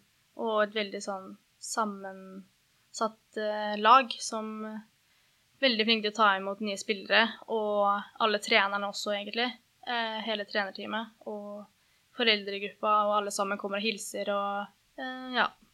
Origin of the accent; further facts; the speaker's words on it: Oslo, Norway; jeg skulle uansett ha et friår hjemme I Oslo.